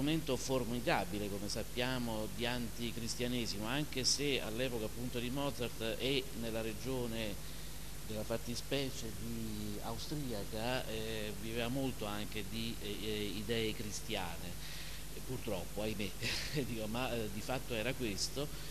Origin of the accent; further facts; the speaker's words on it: Rome, Lazio, Italy; mi passate il termine romanesco, io sono romano